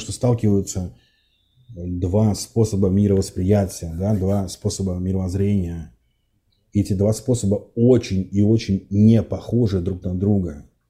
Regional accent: Russia; Я не русский, я россиянин, но не русский точно.

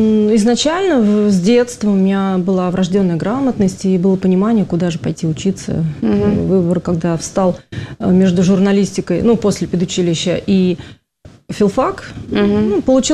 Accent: Kazan, Tatarstan, Russia; В Казани, под Казанью.

